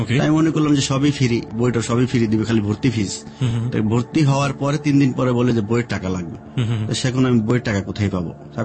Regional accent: Dhaka, Dhaka Division, Bangladesh; আমি মিরপুর থেকে ছোট থেকে বড় হয়েছি।

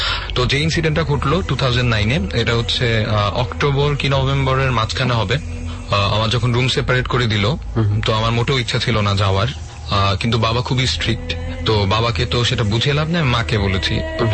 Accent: Dhaka, Dhaka Division, Bangladesh; Basically আমি পুরান ঢাকার স্থানীয়, আমি নারিন্দা ঠিক পাশেই থাকি।

